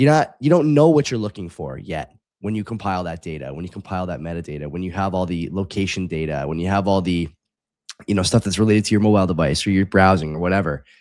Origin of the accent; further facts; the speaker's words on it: Canada; I don't know what I'm supposed to take from this as a Canadian